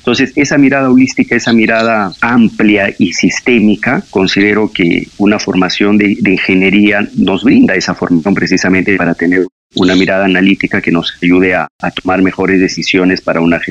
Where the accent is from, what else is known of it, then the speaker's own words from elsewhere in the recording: Cajamarca, Peru; Yo soy de Cajamarca, estudié Ingeniería Civil en la Universidad Nacional de Cajamarca